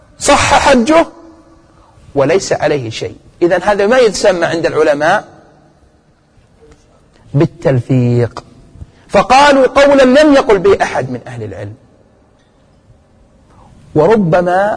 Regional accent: Saudi Arabia; حينما اشتهر عندنا في المملكة العربية السعودية

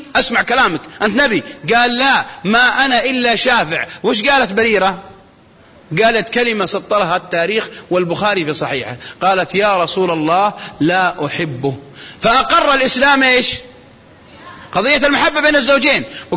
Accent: Saudi Arabia; تسألهم عندنا في السعودية

